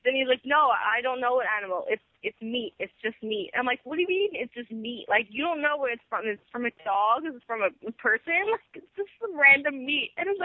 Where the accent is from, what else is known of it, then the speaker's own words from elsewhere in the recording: United States; I'm an American, so, like, I still have my face.